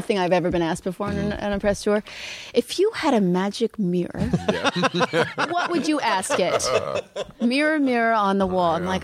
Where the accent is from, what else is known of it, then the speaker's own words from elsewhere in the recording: California, United States; also born or lived in New York; Yeah, hippie from Northern California.